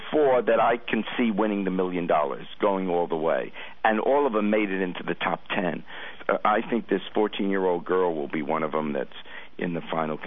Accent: New York, United States; also born or lived in England; And, I grew up in New York.

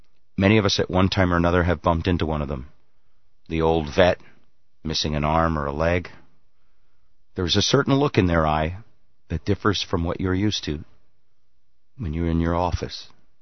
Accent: Texas, United States; I'm a Texas boy. I was raised to believe in America, and I was raised to believe that we should protect her.

